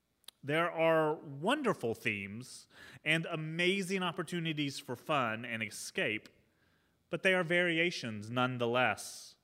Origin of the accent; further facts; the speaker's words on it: North Carolina, United States; now in Los Angeles, United States; Shortly after I moved here to Los Angeles from North Carolina.